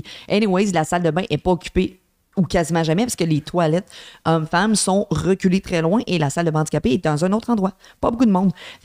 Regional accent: Quebec, Canada; Je viens de la Beauce, les gens.

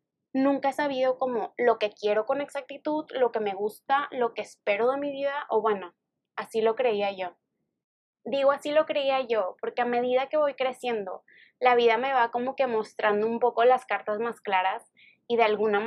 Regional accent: Mexico; soy mexicana

